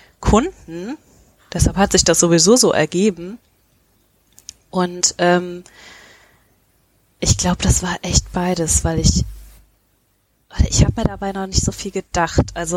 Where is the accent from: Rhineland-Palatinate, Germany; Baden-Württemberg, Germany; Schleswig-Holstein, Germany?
Rhineland-Palatinate, Germany; now in Mainz, Germany; Das sagt wahrscheinlich keinem was, aber Hunsrück, kleines süßes Dörflein